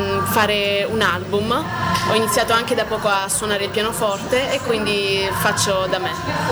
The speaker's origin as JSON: {"language": "Italian", "region": "Apulia", "country": "Italy", "said": "vengo dalla Puglia, in provincia di Brindisi. Ho 23 anni"}